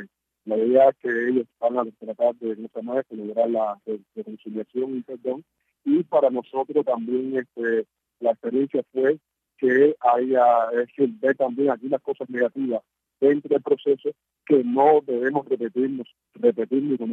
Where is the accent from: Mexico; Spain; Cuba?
Cuba; fue muy importante para nosotros como cubanos